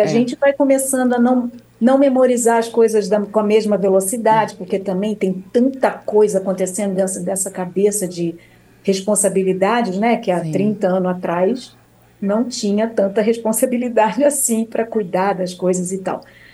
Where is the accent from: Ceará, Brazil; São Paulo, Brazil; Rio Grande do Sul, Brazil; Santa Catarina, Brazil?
São Paulo, Brazil; São João da Boa Vista; Nasci em São João da Boa Vista, de onde eu tô dando essa, conversando com vocês.